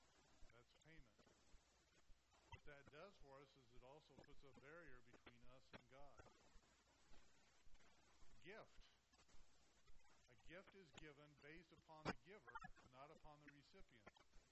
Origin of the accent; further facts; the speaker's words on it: Arizona, United States; I'm from Arizona. We talk about the Grand Canyon there.